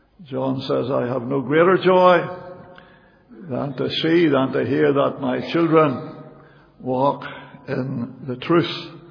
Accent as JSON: {"language": "English", "town": "Lurgan", "region": "Northern Ireland", "country": "United Kingdom", "tie": "born or raised there", "said": "And I was brought up in Lurgan."}